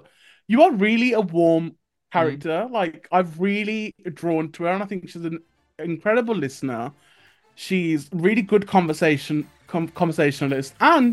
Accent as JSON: {"language": "English", "town": "Wolverhampton", "region": "West Midlands", "country": "United Kingdom", "said": "I mean, I'm from Wolverhampton. I do like to support the boys."}